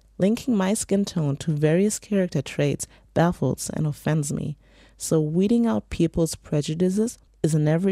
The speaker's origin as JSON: {"language": "English", "country": "Germany", "tie": "born or raised there", "said": "My parents are originally from Nigeria, but I was born and bred in Germany. Being a woman and being black in a society that's mostly white"}